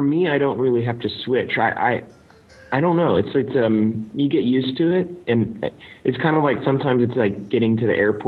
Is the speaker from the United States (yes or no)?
yes; United States; I mean, I'm American. A few of us are American on the team.